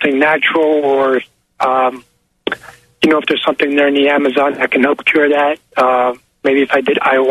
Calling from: Florida, United States; Good evening. I think I'm from Florida.

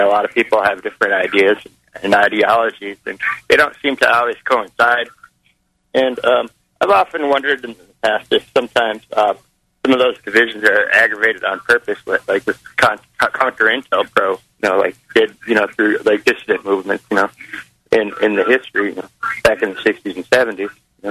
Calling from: Louisiana, United States; I'm calling from Louisiana.

